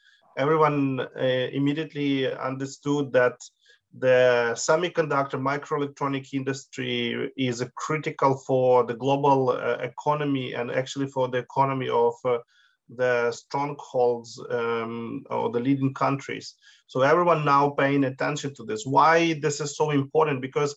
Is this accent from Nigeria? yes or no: no; Ukraine; I am originally from Ukraine, where I also got a master degree in micro nanotechnology